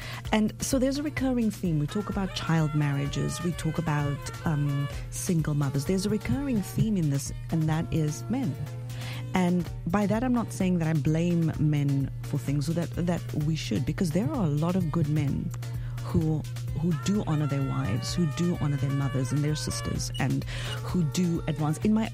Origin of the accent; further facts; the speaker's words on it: South Africa; I am from South Africa. I grew up in a rough neighborhood, a lot of poverty. I grew up poor.